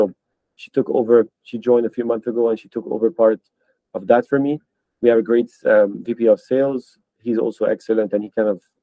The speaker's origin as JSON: {"language": "English", "country": "France", "tie": "born or raised there", "also_born_or_lived": "Geneva / Lebanon / Nigeria / London", "said": "I was born in Geneva, raised in France, lived in Lebanon, in Nigeria, went to college in London. So I've lived quite around the world."}